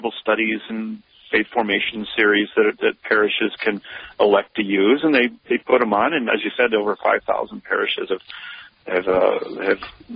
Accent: Minnesota, United States; also born or lived in Iowa; Well, I was born in Iowa, the first 5 years in Iowa. Well, my father got his doctorate in electrical engineering, and then we moved up to Minnesota when I was about 5 years old, and from the rest, yeah.

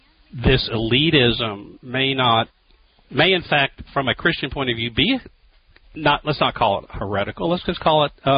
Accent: Texas, United States; maybe it's just because I'm a Texan and American and a Republican

